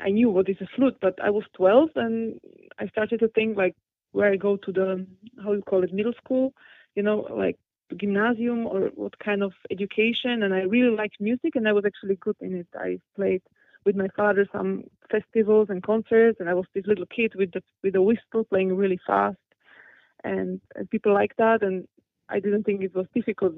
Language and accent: English; Bratislava, Bratislava Region, Slovakia; English is a second language; I come from Slovakia, Bratislava, and Bratislava and Vienna are the two capital cities of Slovakia and Austria, which are really very close to each other.